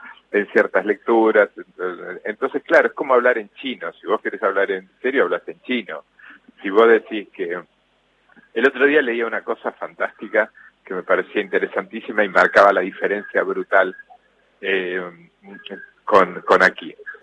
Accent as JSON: {"language": "Spanish", "country": "Argentina", "said": "nosotros somos el país de Borges, de Bioy, de Cortázar"}